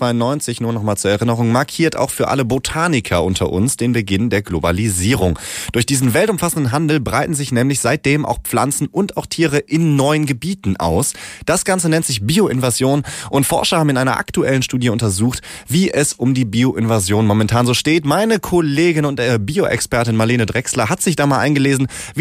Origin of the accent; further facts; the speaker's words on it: Germany; Ich komme auch selber aus Deutschland, aus der Nähe.